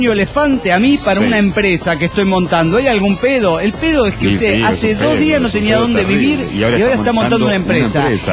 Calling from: Mexico City, Mexico; del DF mexicano.

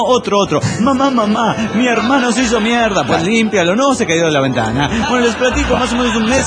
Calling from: La Paz, Bolivia; de La Paz, Bolivia.

